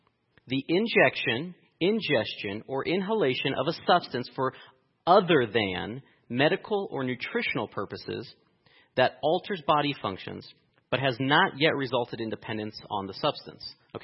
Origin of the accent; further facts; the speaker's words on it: Los Angeles, California, United States; I grew up in Los Angeles, went to the Master's College there in Santa Clarita, and spent a couple years as a biblical counselor.